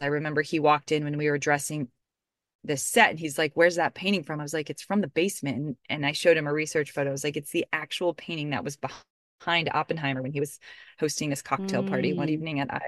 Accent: Charlotte, Virginia, United States; I know the East Coast. I grew up in Charlotte, Virginia. It is very specific.

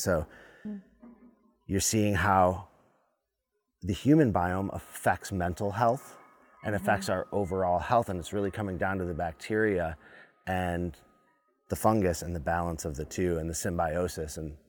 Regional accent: Michigan, United States; I grew up in the Midwest, in Michigan, right along the bottom of Lake Michigan.

